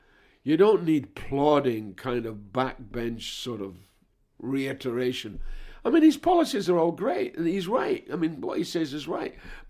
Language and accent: English; Scotland, United Kingdom; moved away as an adult; now in London, United Kingdom; I got a grant. I came from Scotland. My mother was a widow. I got a grant. I came to London.